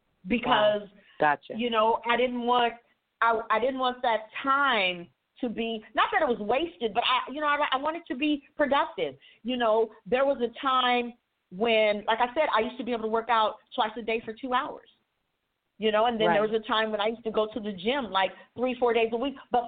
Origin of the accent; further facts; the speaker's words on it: California, United States; I grew up in Cali and a lot of that time in Northern California. And back then, Fresno was the raisin capital of the world.